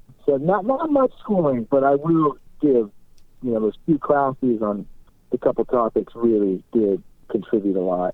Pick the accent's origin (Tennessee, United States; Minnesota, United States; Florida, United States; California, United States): California, United States; Topanga; He's actually someone I grew up with in Topanga